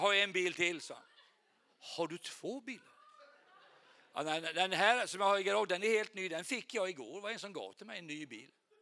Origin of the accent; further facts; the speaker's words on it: Sweden; Men jag är svensk. Jag har varit i Ukraina och har mycket.